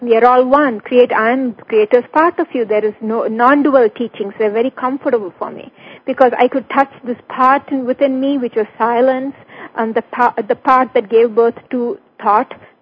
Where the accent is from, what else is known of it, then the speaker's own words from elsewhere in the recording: South India, India; English is a second language; moved away; Okay. I'm from South India. I came to this country about 14 years back.